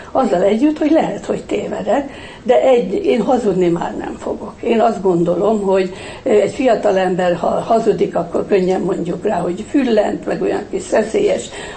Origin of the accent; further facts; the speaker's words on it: Hungary; nekem nagyon fontos, hogy magyar vagyok. Én azt gondolom, hogy nem véletlen születtünk ide.